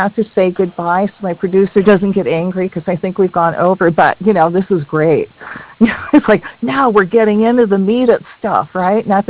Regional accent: Michigan, United States; I'm from Michigan, and I've been here 11 years.

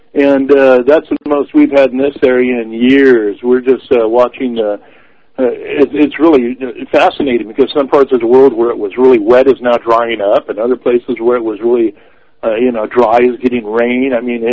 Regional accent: California, United States; I grew up here in California on some of the reservations. I also went to New Mexico.

